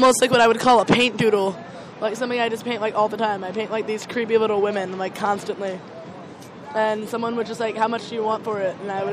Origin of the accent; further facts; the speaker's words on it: Brooklyn, New York, United States; I'm from Brooklyn.